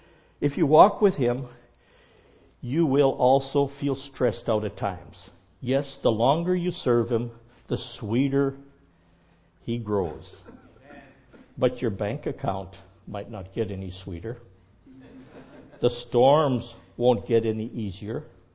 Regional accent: Canada; because I was from Canada and I might be French

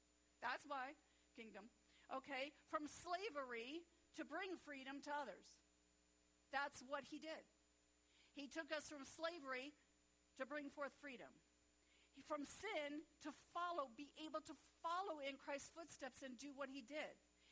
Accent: St. Louis, Missouri, United States; I mean, I'm from St. Louis.

